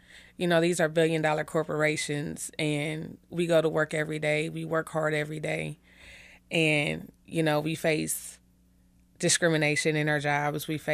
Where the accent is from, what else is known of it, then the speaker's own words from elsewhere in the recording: Ohio, United States; now in Kansas City, United States; No, I didn't. I grew up in Ohio. I came to Kansas City in 99.